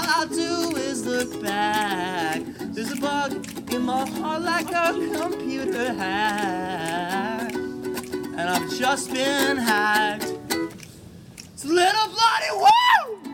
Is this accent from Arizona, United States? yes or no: yes; Phoenix, Arizona, United States; But we're from Phoenix, Arizona